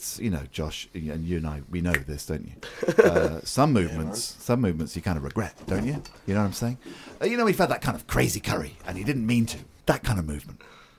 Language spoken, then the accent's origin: English; Darlington, North East England, United Kingdom; Because I'm from Darlington.